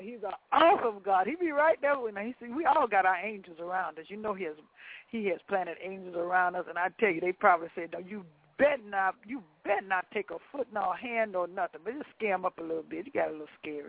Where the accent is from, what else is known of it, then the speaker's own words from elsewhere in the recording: Florida, United States; See, I know how those alligators are from Florida because I came from Florida.